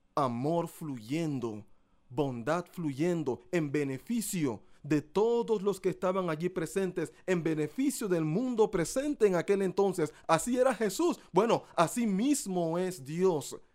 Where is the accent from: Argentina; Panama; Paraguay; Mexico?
Panama; Pero Panamá es mi casa, Panamá es mi tierra.